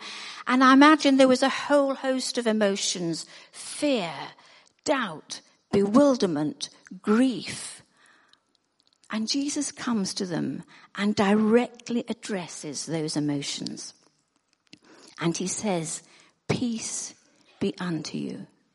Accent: Nigeria; I grew up in Nigeria, where my parents were working, and at the age of 5, I went to boarding school.

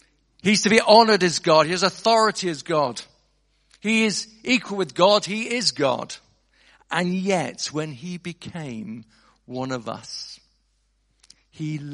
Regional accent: United Kingdom; And we're British, you know, so we don't like to run to the front, do we?

